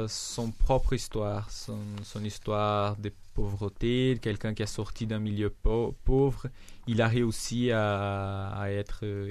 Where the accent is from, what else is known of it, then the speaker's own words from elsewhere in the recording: Brazil; French is a second language; comme on vient d'une petite ville, c'est quand même loin de Rio de Janeiro